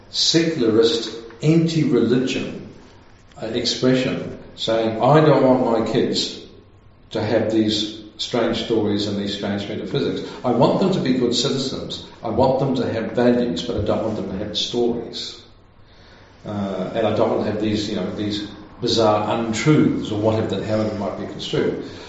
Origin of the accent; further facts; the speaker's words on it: New Zealand; when I grew up in New Zealand, where about 80% of the country would have identified as Christian in the 1950s, where you didn't have the presence of other world religions.